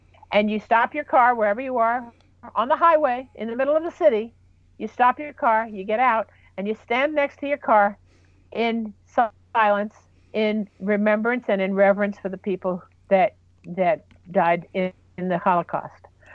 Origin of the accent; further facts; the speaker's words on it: United States; I say we, because I'm also an Israeli. I'm an American, but I'm also an Israeli.